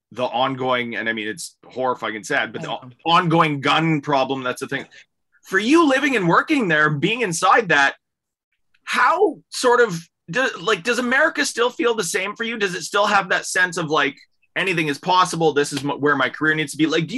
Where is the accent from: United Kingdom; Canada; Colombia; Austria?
Canada; as a Canadian too